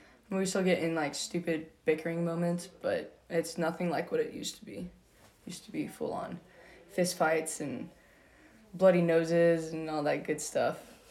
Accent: Keller, Texas, United States; also born or lived in Albuquerque; but I really grew up in Keller, Texas, and that was probably the best decision my parents made

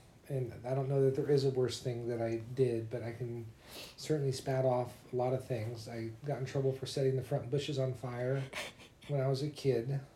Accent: Pomona, California, United States; I grew up in a city called Pomona, California. And it was, it's east of Los Angeles, about 30 miles east of Los Angeles.

